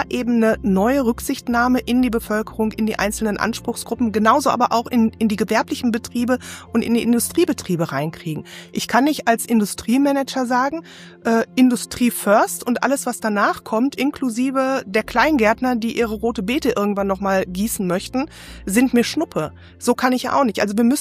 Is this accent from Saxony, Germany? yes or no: no; Brakel, North Rhine-Westphalia, Germany; Also prinzipiell bin ich nicht immer im Ruhrgebiet ansässig gewesen. Ich komme ursprünglich aus Ostwestfalen und habe da in einem relativ kleinen Ort, in einer kleinen Stadt Brakel, bin ich aufgewachsen und habe da sehr viel von Natur und Umwelt halt mitbekommen.